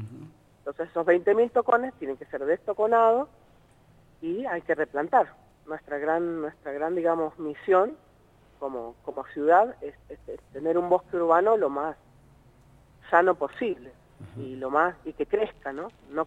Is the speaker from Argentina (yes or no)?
yes; Mendoza, Argentina; los árboles nos dan sostenibilidad a nosotros como mendocinos